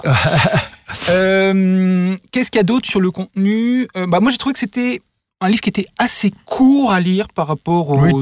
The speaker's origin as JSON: {"language": "French", "town": "Paris", "region": "Île-de-France", "country": "France", "said": "Et moi je suis un Parisien qui est parti vivre en province."}